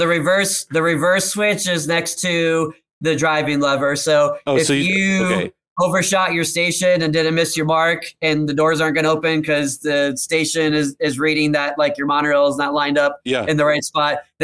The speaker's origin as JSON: {"language": "English", "region": "Florida", "country": "United States", "tie": "born or raised there", "said": "I grew up in South Florida, so we go to Disney about every 2 years"}